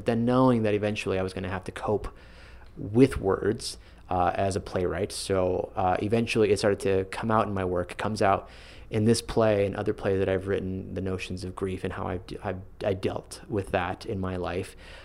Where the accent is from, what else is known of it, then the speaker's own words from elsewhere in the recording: United States; first language Spanish; English is a second language; you know, I grew up speaking Spanish first. That was the language that I learned first, and then I learned English.